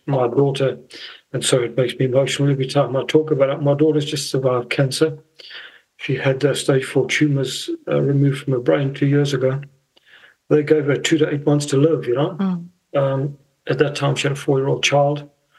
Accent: South Africa; now in New Zealand; You know, I come from South Africa, and I didn't know a lot about New Zealand

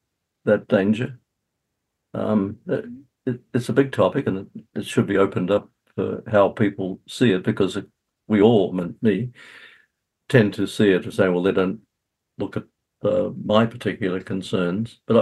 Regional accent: Australia; now in New Zealand; Look, I came here from Australia as a very young person. I also came from when I was a teenager, and this has shaped me. So I'm a New Zealander now. And in my own home country, which I keep close links

